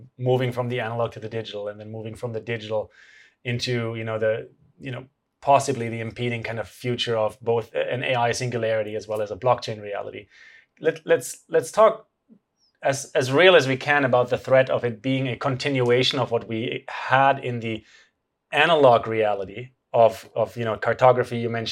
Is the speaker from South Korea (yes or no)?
no; Germany; I grew up in Germany. I'm in Mexico right now.